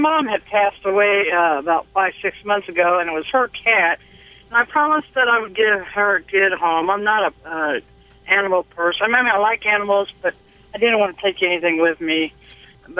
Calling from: Conway, Missouri, United States; Conway, Missouri. I'm a truck driver.

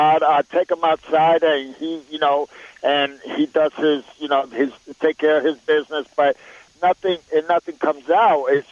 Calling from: Springfield, Missouri, United States; Springfield, Missouri.

